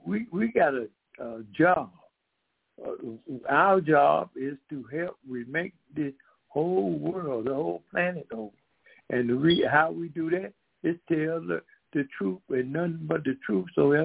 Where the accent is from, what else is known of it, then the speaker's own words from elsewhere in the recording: Decatur, Georgia, United States; I am from Decatur, Georgia. My wife and I, we're co-worker here. We are from Decatur, Georgia.